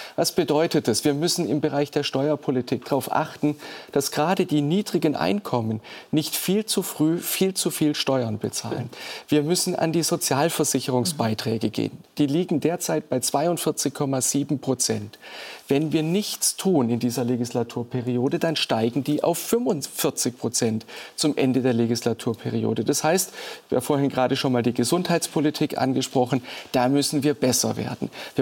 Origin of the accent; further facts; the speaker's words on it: Baden-Württemberg, Germany; Ich komme aus Baden-Württemberg